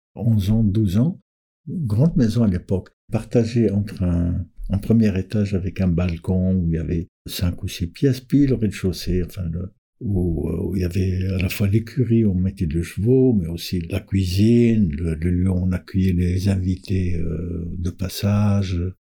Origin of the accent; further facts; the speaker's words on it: Mansoura, Bordj Bou Arréridj, Algeria; J'ai grandi à Mansoura. On appelle ça Fadderf. Fadderf, c'est le bourg en berbère. C'est un petit village qui est un peu sur les montagnes, parce qu'on choisissait toujours en Kabylie des lieux où on peut voir l'ennemi arriver